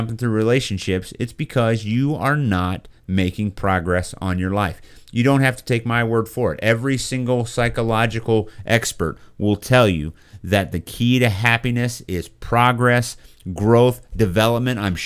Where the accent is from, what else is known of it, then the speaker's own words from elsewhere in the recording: Boonville, Missouri, United States; Growing up in Central Missouri, we grew up with not much. And so, you know, for me, for … in Boonville, Missouri, getting a soda was actually kind of a big deal.